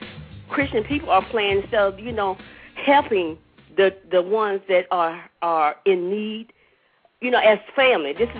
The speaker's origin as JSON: {"language": "English", "region": "Mississippi", "country": "United States", "lives_now": "Atlanta, United States", "said": "I'm from Mississippi, but moved to Atlanta"}